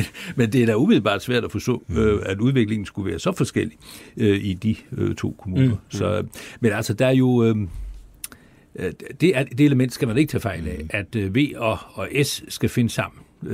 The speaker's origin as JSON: {"language": "Danish", "town": "Vejle", "region": "Region of Southern Denmark", "country": "Denmark", "said": "Jeg kommer selv fra Vejle, hvor der er venstreborgmester."}